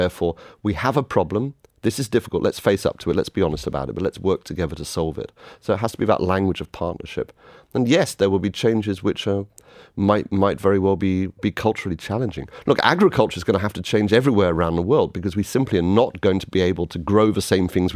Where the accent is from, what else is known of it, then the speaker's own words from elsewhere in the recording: Ireland; we're Irish, we have strong communities, we love each other, we come together.